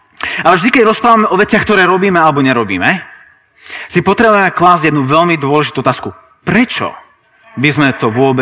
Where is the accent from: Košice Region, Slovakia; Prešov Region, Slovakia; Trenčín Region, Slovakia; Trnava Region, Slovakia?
Trnava Region, Slovakia; Trnava; som z Trnavy.